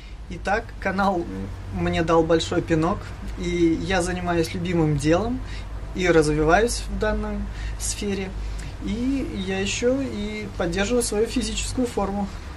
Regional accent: Ukraine; now in Moscow, Russia; Мы проживаем в Москве, оба мы с Украины, здесь построили свое гнездышко

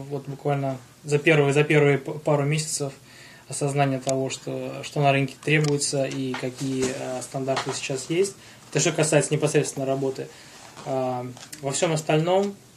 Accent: Kaliningrad, Kaliningrad Oblast, Russia; now in United States; Отсюда я из Флориды, да, а до Флориды из Калининградской области, Калининград.

